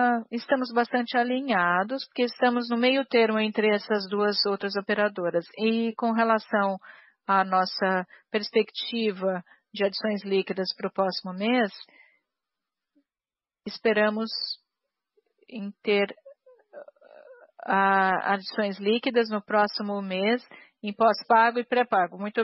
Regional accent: Italy; Portuguese is a second language; Como italiano, eu devo fazer esse comentário.

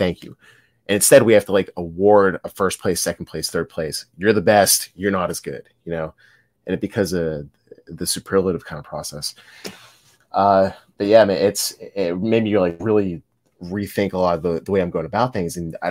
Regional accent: Pittsburgh, Pennsylvania, United States; I was like, "Hey, like, I'm from Pittsburgh too,"

